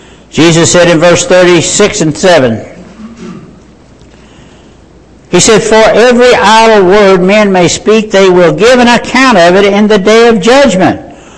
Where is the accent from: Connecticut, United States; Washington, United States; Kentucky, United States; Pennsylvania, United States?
Kentucky, United States; McHenry; When I grew up in Ohio County, way back in the woods, in a little town called McHenry, it was called cussing.